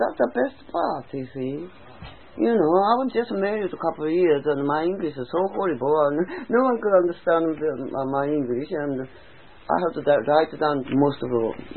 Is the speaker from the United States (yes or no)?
no; Canada; And they invited us Canadian people, force soldiers.